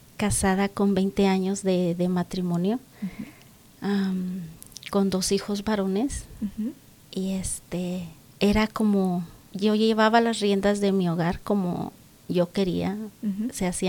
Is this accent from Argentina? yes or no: no; Sarabia, Guanajuato, Mexico; Yo soy de una comunidad pequeña llamada Sarabia en el estado de Guanajuato, México